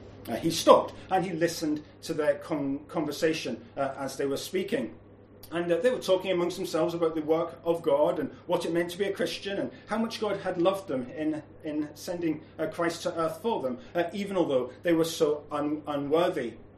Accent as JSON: {"language": "English", "region": "Scotland", "country": "United Kingdom", "tie": "born or raised there", "lives_now": "Asia", "said": "it's not just that drizzle that I'm used to from Scotland, where I was brought up"}